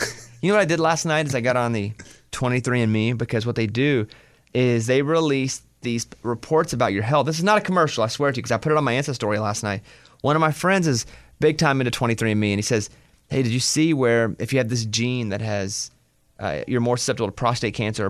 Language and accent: English; Arkansas, United States; born there; I was born in Arkansas.